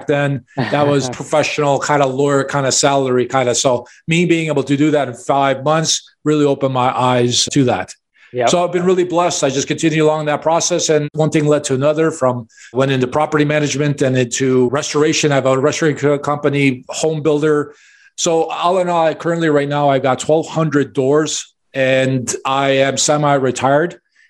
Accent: Chicago, Illinois, United States; where I was born and raised in Chicago to immigrant parents. We lived in a one-bedroom apartment.

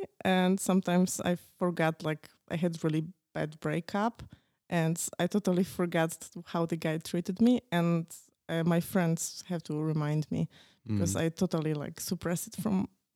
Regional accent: Poland; born there; English is a second language; So I was born in Poland, actually in the like smaller city, 50,000 near the Czech border, actually.

